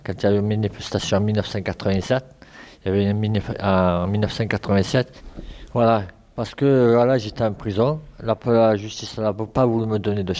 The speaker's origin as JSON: {"language": "French", "town": "Marseille", "region": "Provence-Alpes-Côte d'Azur", "country": "France", "tie": "born there", "said": "moi je suis né ici … Je suis venu ici à l'âge de. Je suis né ici à Marseille."}